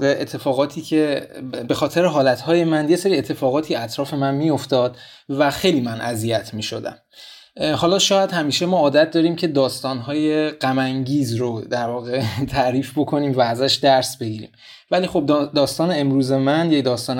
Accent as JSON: {"language": "Persian", "town": "Tehran", "region": "Tehran Province", "country": "Iran", "tie": "born or raised there", "said": "من توی منطقه هفت تهران بزرگ شدم، یک منطقه که از نظر تحصیلی در جایگاه مناسبی نبوده"}